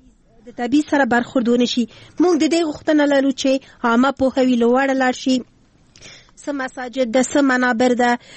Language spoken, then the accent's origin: Pashto; Afghanistan; البته مونږ هم افغانان یو او خپل ټول افغانان سره مینه لرو.